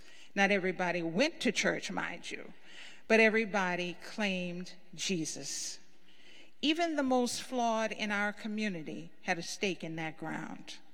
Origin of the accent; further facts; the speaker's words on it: Louisiana, United States; As many of you know, I'm a small town girl. I recently checked the population and found that my hometown is a micropolitan area in St. Mary Parish, Louisiana.